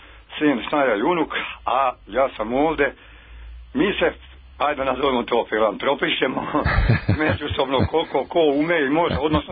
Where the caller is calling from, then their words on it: Pekčanica, Šumadija and Western Serbia, Serbia; Ja sam iz Pekčanice kod Kraljeva.